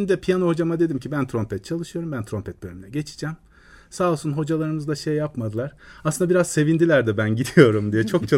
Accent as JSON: {"language": "Turkish", "region": "Ankara", "country": "Turkey", "tie": "born there", "said": "1970 yılında Ankara'da doğdum. Müzisyen bir ailenin çocuğu olarak doğdum."}